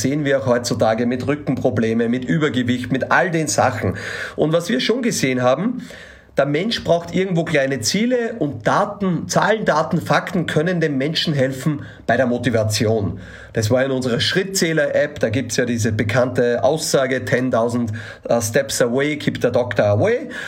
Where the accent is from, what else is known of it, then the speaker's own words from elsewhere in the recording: Austria; da muss man auch lästig sein, so würde ich sagen, als Österreicher.